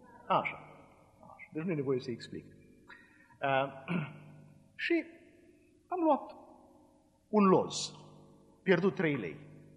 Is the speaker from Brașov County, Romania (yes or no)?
no; Cluj, Cluj County, Romania; sunt din Cluj și în Cluj este obiceiul ca la Paști să mergi la stropit